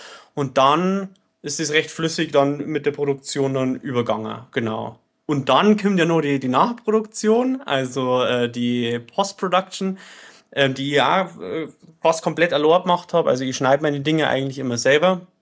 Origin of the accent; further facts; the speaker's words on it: Bavaria, Germany; Ich habe mir von meiner Heimat, vom Rottal Inn, einen Kunst- und Kulturreiseführer geholt.